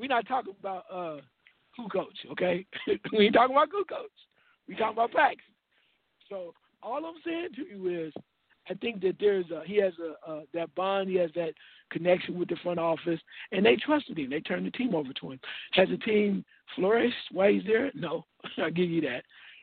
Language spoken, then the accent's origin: English; Dayton, Ohio, United States; Because, you know, Paxton is where I'm from Dayton, Ohio. So I watched Paxton in high school.